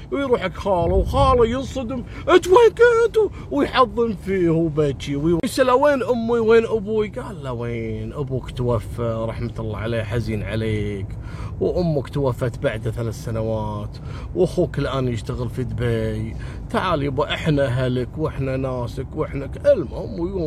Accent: Kuwait; أنا ذاكر لكم قصة صارت عندنا في الكويت

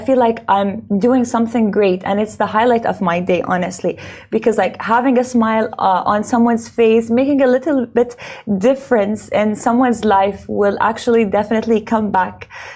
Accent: Dubai, United Arab Emirates; born and raised in Dubai.

